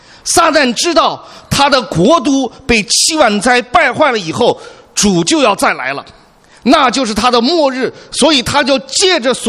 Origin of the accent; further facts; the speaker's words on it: China; 因为我们是从大陆来的